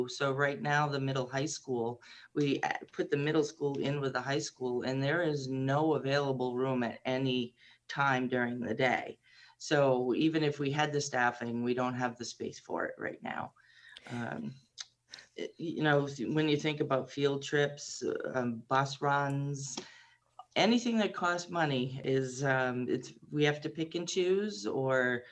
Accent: Dummer, New Hampshire, United States; I think back to my childhood. I was raised in Dummer, little town north of here.

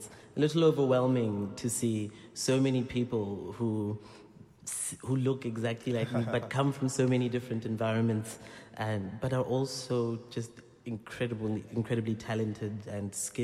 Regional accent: South Africa; I come from South Africa.

